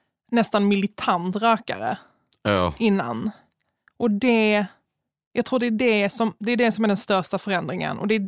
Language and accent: Swedish; Malmö, Skåne, Sweden; jag är ju från Malmö